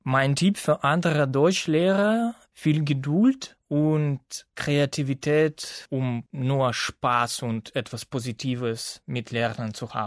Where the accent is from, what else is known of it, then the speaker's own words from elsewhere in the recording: Krasnoyarsk, Krasnoyarsk Krai, Russia; German is a second language; Ich komme aus Krasnojarsk, aus Russland.